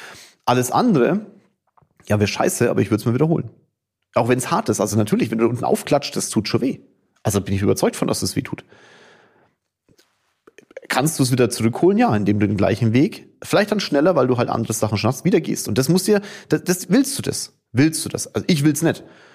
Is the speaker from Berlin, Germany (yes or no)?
no; Kulmbach, Bavaria, Germany; wir kommen ja beide aus Kulmbach, Tom, mein bester Freund und Vorstandskollege